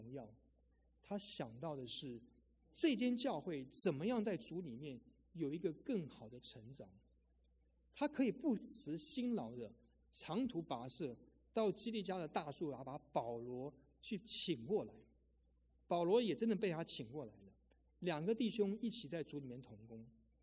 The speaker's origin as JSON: {"language": "Chinese", "country": "Taiwan", "said": "那像弟兄我是从台湾来的"}